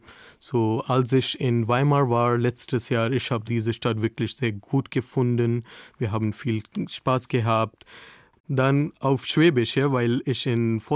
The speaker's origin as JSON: {"language": "German", "town": "New Delhi", "region": "Delhi", "country": "India", "second_language": "German", "moved": "yes", "lives_now": "Germany", "said": "Ich komme aus Indien, aus der Hauptstadt Neu-Delhi. So in Neu-Delhi, wir haben fast 20 Millionen Leute."}